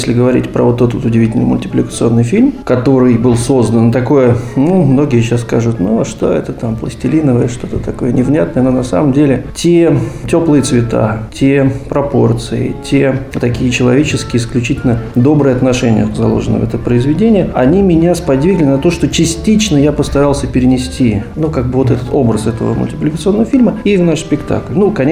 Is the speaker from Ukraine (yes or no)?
no; Saint Petersburg, Russia; Менее важно, что я из Санкт-Петербурга